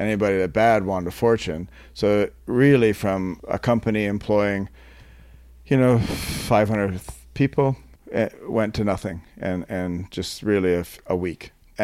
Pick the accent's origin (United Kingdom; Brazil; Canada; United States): Canada; I'm not American, by the way. I'm Canadian.